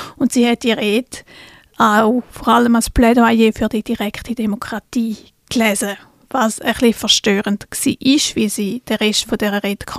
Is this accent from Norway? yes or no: no; Switzerland; Ich glaube, als Schweizer oder die Schweizer Regierung, die schaut mal vor allem, dass sie niemandem auf die Füße steht. Wir sind ja auch ein neutrales Land